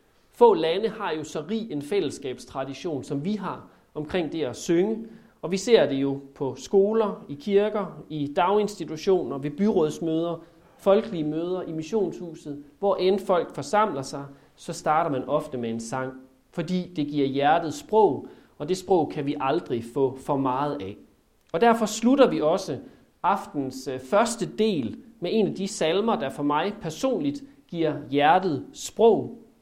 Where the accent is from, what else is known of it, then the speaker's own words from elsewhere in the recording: Central Denmark Region, Denmark; Nu er vi jo vestjyder, så det er på en moderat måde her ved os